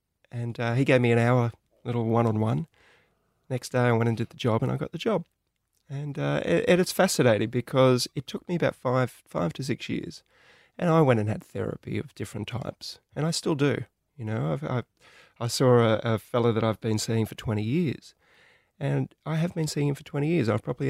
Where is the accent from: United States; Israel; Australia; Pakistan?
Australia; us growing up in Australia, we had Peter Russell Clark, we had Bernard King.